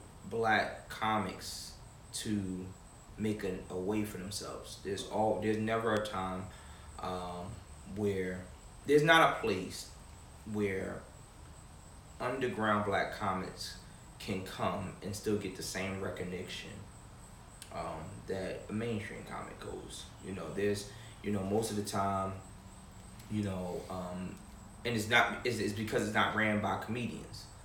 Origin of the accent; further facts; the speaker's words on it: Fayetteville, North Carolina, United States; I want a comedy club in my hometown, but a place like here, Fayetteville, where it ain't as big as Raleigh.